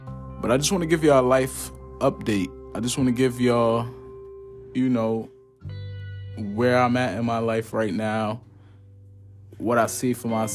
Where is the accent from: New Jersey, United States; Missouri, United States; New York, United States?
New Jersey, United States; Newark; And I feel like being in my hometown, I just stopped growing at a certain point. So I had to get up and go. So right now, I'm out of Newark, New Jersey.